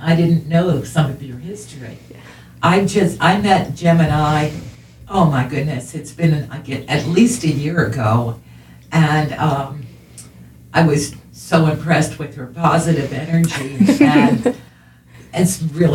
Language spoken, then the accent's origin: English; East Coast, United States; I was raised on the East Coast, just outside of Washington, D.C., and I guess I'm a lifelong malcontent.